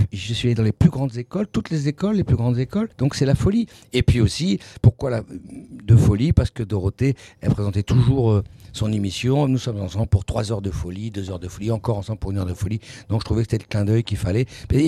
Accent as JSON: {"language": "French", "region": "Hauts-de-France", "country": "France", "said": "Parce que d'abord, moi, je suis un petit gars du Nord, vous savez, je viens du Pas-de-Calais."}